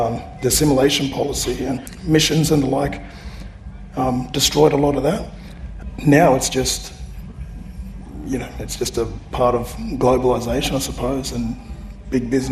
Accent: Brisbane, Queensland, Australia; Seeing, growing up in the Aboriginal community in Brisbane and sitting around as a little child, sitting around the card table

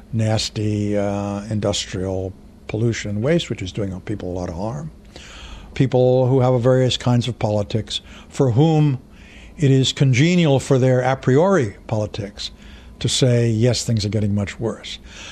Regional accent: United States; But as an American, I must say

